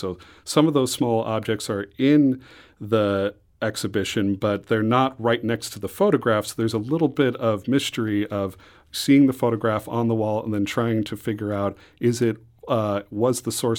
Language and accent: English; St. Louis, Missouri, United States; also born or lived in Los Angeles; I grew up in St. Louis, and when I moved back to St. Louis from Los Angeles, I learned about the Gateway Lug